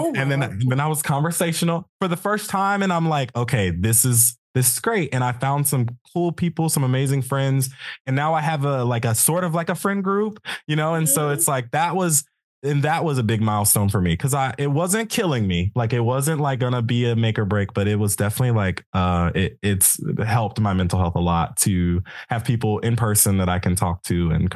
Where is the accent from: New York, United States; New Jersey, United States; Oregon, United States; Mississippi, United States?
Mississippi, United States; Madison; After I finished at the University of Southern Mississippi, I came back to my hometown. None of my friends are back yet. And then it's also Madison is sort of expensive to live in.